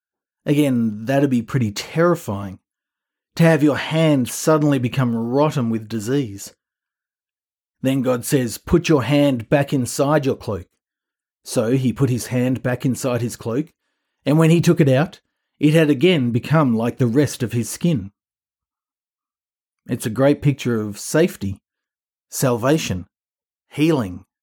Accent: Australia; Trust me, I'm Australian.

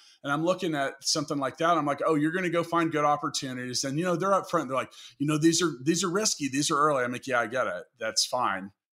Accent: Kansas City, Missouri, United States; There's 5 to 10 of them in my hometown of Kansas City that I even know of.

